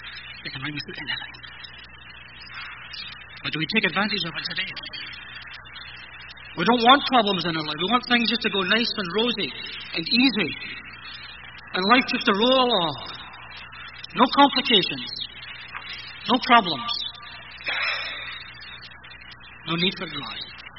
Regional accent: Scotland, United Kingdom; I grew up in poverty in Scotland. We had nothing.

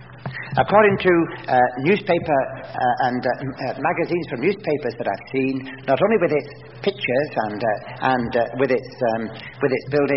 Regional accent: England, United Kingdom; Maybe my English is not too good, even though I come from England.

